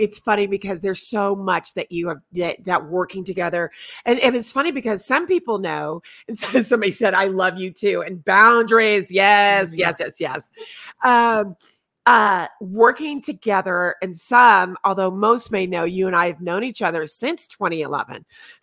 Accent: Colorado, United States; I'm from Colorado, you're from California

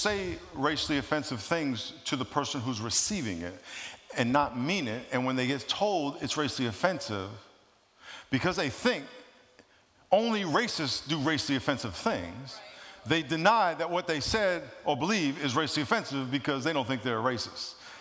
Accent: New York, United States; moved away as an adult; also born or lived in California; I grew up in New York, and when I got drafted to California, and then after I retired, I was working at a church

